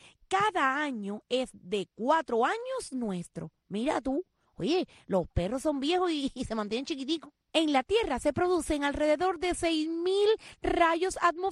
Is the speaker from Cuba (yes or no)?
yes; Cuba; de Cuba y que quiero que haya comida para mi pueblo.